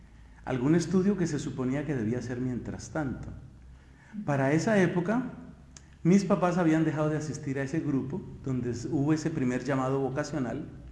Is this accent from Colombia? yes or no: yes; Colombia; siendo el gran colombiano famoso. 16 años de edad